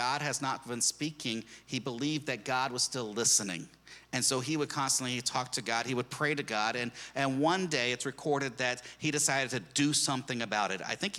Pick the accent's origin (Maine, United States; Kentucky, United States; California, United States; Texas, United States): Texas, United States; I did too.